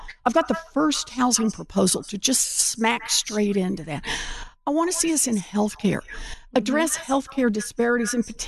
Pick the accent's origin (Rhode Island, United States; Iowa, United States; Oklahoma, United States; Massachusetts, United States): Oklahoma, United States; So I grew up in Oklahoma. Mm-hmm. I learned about my family the same way most people learn about their family, from my mama and my daddy and my aunts and my uncles.